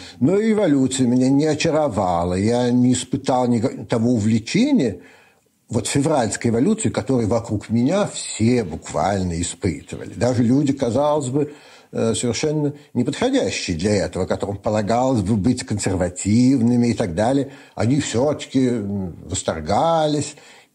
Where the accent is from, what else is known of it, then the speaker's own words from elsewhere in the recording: Saint Petersburg, Russia; born there; Я родился в Петербурге в 1995 году.